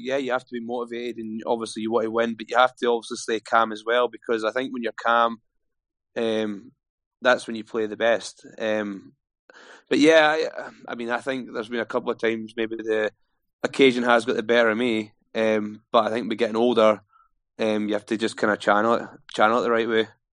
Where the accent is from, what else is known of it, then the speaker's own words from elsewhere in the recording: Dumfries, Scotland, United Kingdom; I think from being a Scottish boy from Dumfries, to make that, like, to make that milestone's massive achievement for myself.